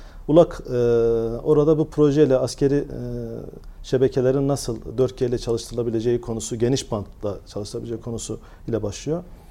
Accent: Elazığ, Turkey; born there; Elazığ doğumluyum ben.

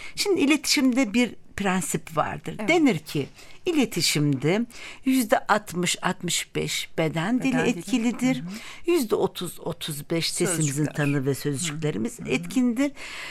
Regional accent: Mardin, Turkey; Ben aslen Mardinliyim. Dolayısıyla evet, Mardin kültüründe her akşam Türk Sanat Müziği fasılları yapılırdı.

